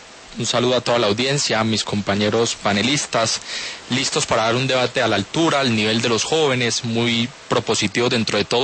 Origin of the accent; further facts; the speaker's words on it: Bogotá, Colombia; born there; also born or lived in Cali / Tumaco; pues yo nací en Bogotá, viví en Cali.